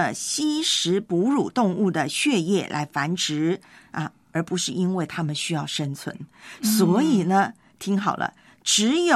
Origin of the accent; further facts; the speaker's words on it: Taiwan; 特别在我的老家啊，就是台湾，每年南部，台湾南部就很多登革热。